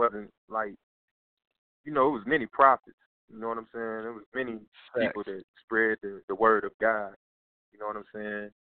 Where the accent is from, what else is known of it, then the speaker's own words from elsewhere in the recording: Virginia, United States; because I'm from Virginia, and you know they from Virginia